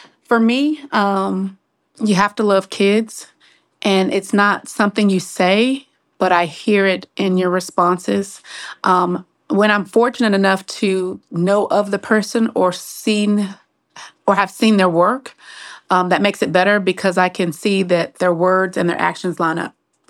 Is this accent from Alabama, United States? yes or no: no; Bryan, Texas, United States; born there; also born or lived in California / Austin / Virginia; I was born in Texas, so everybody thinks I'm from Texas, but I'm kind of not. I was born in Bryan, College Station, back in the 70s, and we moved, I'll say about every 4 years.